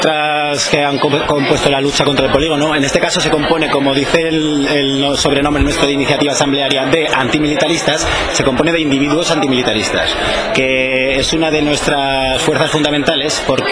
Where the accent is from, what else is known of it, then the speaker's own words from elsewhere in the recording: Zaragoza, Aragon, Spain; born there; now in Malareña, Spain; yo soy nacido en Zaragoza, pero actualmente vivo en Malareña, que es un pueblo de colonización de los que están al lado de Gea.